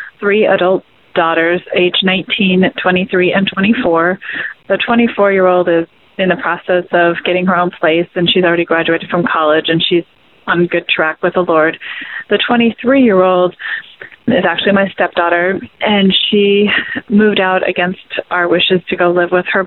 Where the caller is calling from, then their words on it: Phoenix, Arizona, United States; I'm calling from Phoenix, Arizona.